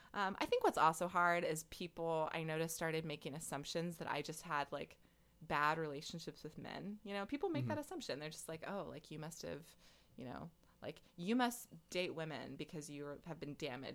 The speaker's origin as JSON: {"language": "English", "town": "Farmers Branch", "region": "Texas", "country": "United States", "tie": "born or raised there", "said": "growing up in Farmers Branch, Texas."}